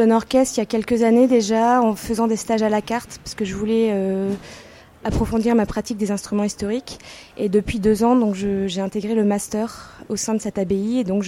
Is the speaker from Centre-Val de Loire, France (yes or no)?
no; Nancy, Grand Est, France; Alors moi, je suis originaire de Nancy, et donc c'est quand même pas la porte à côté.